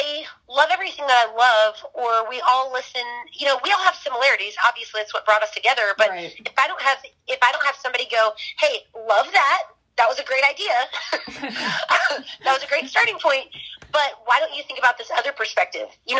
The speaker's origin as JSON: {"language": "English", "region": "Florida", "country": "United States", "said": "because I'm from Florida, got to Texas quickly."}